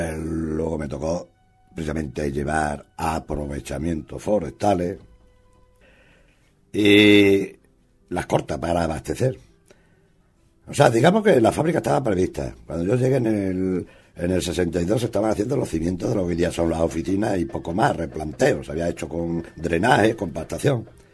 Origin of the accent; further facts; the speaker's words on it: Extremadura, Spain; No, soy extremeño y con orgullo lo digo. Y de la parte norte de Extremadura, provincia de Cáceres, en la zona de La Vera, al sur de Gredo.